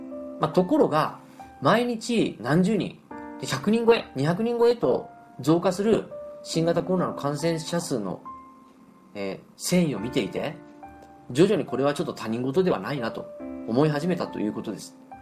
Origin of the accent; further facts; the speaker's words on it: Fukuoka, Japan; 26歳の頃に U ターン転職して地元の福岡へ戻りました。